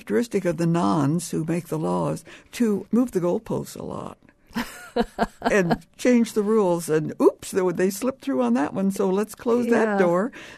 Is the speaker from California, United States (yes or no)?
no; Kansas, United States; I grew up in Kansas, and I was aware of the Haskell Indian Institute there.